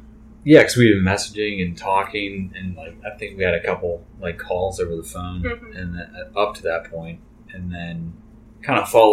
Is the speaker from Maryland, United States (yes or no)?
no; Idaho, United States; oh, I'm from Idaho and I'm in the area.